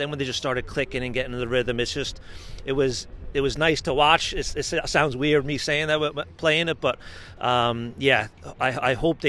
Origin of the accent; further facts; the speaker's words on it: New York, United States; growing up in New York and going watching Mayo, being a fan of Mayo and watching all the games, I always took up Gaelic pretty naturally.